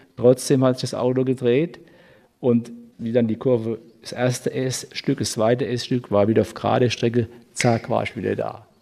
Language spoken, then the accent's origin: German; Germany; Ich habe gesagt, ich komme von Deutschland.